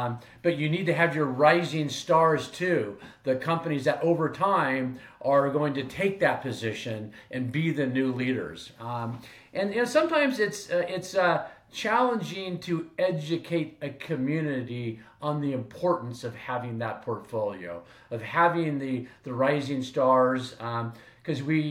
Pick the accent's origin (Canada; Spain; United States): United States; Spokane, Washington; also born or lived in Seattle / East Coast; I grew up in Spokane, but I spent a number of years in Seattle on the East Coast and came back here